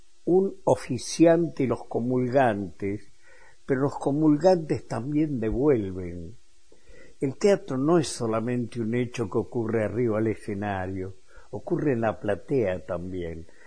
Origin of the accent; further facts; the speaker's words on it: Argentina; a mí también me pasa, como argentino en la Argentina, mi corazón está acá